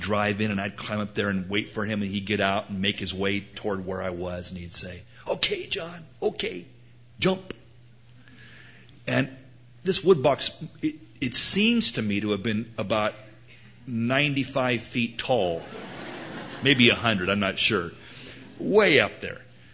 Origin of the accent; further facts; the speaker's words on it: Portland, Oregon, United States; I can recall when I was a little tiny guy in Portland, Oregon. I was born in Portland.